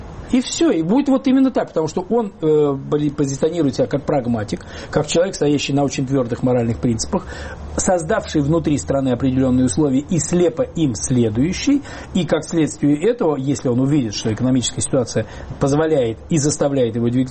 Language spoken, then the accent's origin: Russian; Belarus; Мы, белорусы, и Россия, и русские, и украинцы, это все одна нация